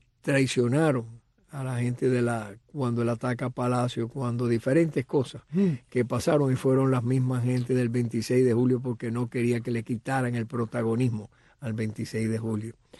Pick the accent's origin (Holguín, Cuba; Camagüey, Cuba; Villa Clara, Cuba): Holguín, Cuba; Antilla; René Ramos Latour es de mi pueblo, de Antilla.